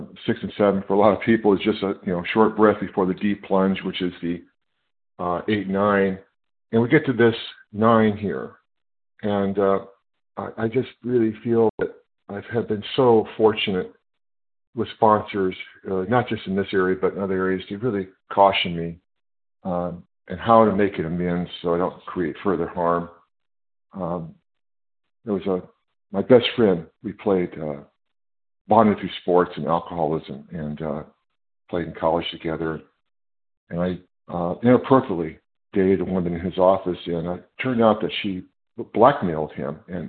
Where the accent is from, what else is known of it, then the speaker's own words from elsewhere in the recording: California, United States; I'm from California.